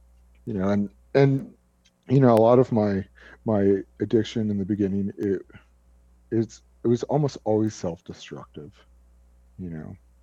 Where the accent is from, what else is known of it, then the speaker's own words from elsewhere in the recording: Milwaukee, Wisconsin, United States; moved away as an adult; The environment I grew up in Milwaukee, Wisconsin, born and raised. I lived there until I was 31, until I came out to rehab.